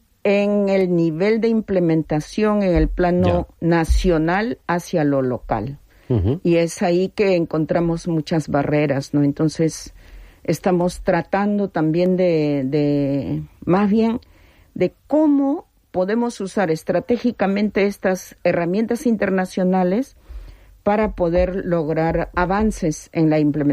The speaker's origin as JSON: {"language": "Spanish", "region": "Ayacucho", "country": "Peru", "said": "Yo soy quechua chanca de Perú, en Ayacucho, que es la parte andina. Y bueno, ya estoy mayorcita"}